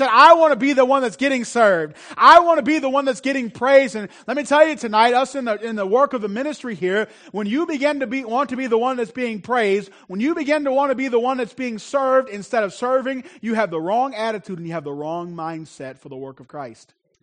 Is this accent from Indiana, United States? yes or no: yes; Gary, Indiana, United States; born there; I was born in Gary, Indiana. At the time I was born there, it was the murder capital of the world.